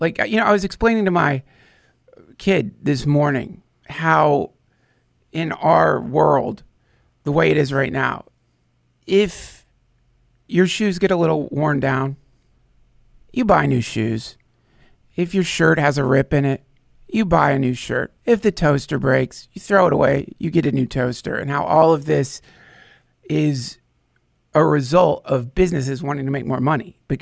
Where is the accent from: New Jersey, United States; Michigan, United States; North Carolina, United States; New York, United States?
North Carolina, United States; I grew up in North Carolina